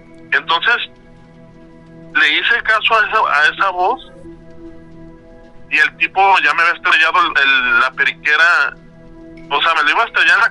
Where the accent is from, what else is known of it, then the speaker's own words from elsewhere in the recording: Guadalajara, Jalisco, Mexico; Soy de aquí de Guadalajara, Jalisco.